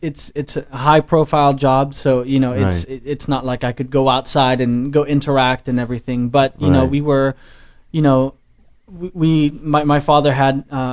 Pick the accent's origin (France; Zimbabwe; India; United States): France; Paris, Île-de-France; moved away; I was born and raised in Paris